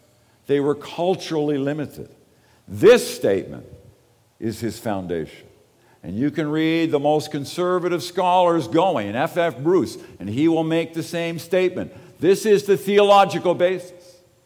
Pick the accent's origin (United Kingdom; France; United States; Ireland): Ireland; I'm Irish. It doesn't matter if I was born in Ireland many years ago and all my family were from there.